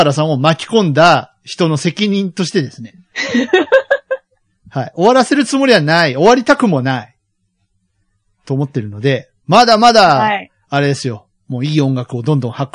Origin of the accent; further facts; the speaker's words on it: Kyushu, Japan; 生まれ育ちは九州だから。これ間違いのない。